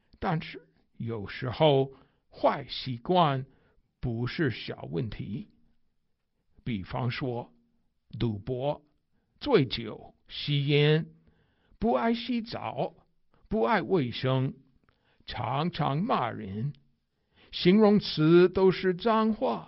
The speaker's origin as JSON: {"language": "Chinese", "country": "United States", "second_language": "Chinese", "said": "因为我是美国人，而且美国人很重视口气新鲜"}